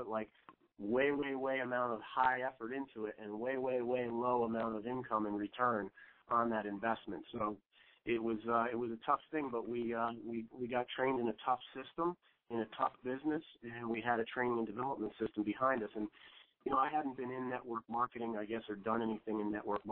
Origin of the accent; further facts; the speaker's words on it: New Fairfield, Connecticut, United States; from New Fairfield, Connecticut. My wife, Diana, we've lived in New Fairfield, Connecticut for about 20 years.